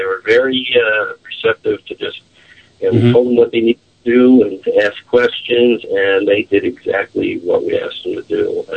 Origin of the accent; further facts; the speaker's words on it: New York, United States; I grew up in New York myself.